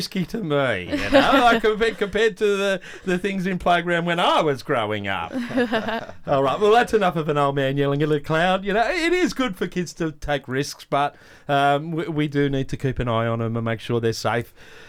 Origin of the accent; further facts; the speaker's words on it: Ipswich, Queensland, Australia; I'm from Ipswich.